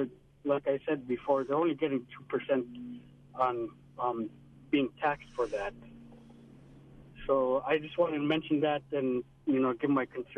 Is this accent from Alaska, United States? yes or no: yes; Bethel, Alaska, United States; Good morning. I'm from Bethel.